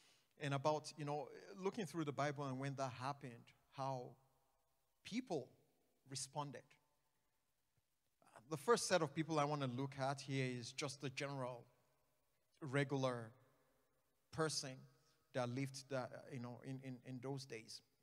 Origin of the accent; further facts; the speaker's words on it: Nigeria; I grew up in Nigeria.